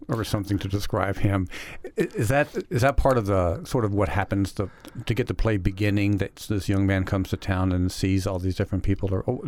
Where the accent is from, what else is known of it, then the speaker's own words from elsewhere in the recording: South Carolina, United States; Yeah, I am. I'm from South Carolina. And I've lived in towns like this as well.